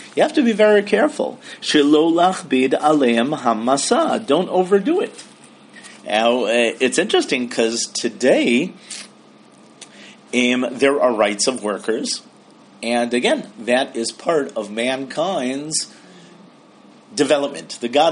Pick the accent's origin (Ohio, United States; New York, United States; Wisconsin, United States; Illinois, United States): Wisconsin, United States; Milwaukee; I remember when I was growing up in Milwaukee, you couldn't live in Milwaukee without being a Green Bay Packer fan.